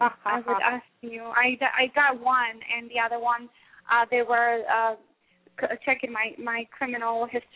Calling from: St. Louis, Missouri, United States; St. Louis.

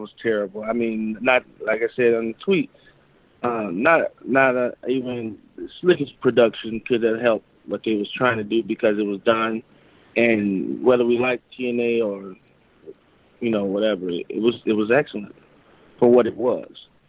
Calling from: Chicago, Illinois, United States; from Chicago.

